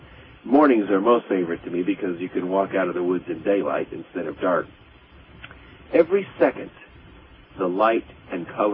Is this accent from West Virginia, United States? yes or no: no; Los Angeles, California, United States; born there; Even though I was born in Los Angeles, I've traveled the world and I can live, I guess, where I want to live.